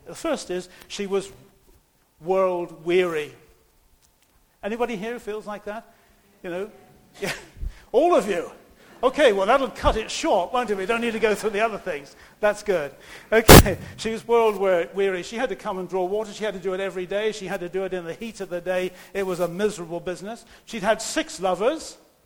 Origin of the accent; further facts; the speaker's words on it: South West England, United Kingdom; I come from Dorset and it's Sychar down there